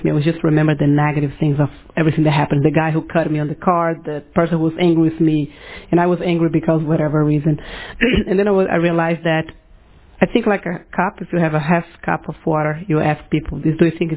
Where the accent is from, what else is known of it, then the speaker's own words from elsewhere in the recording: Brazil; English is a second language; You guys probably noticed from my accent, I'm from Brazil, so English is actually my third language